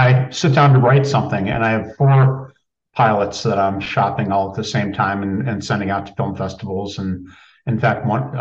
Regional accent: Buffalo, New York, United States; And, I grew up in Buffalo.

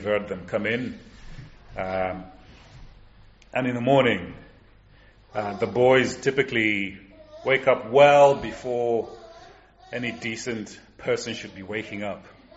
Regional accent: Zimbabwe; And I grew up in Zimbabwe in a denomination that reckoned you couldn't be an Anglican and be a child of God.

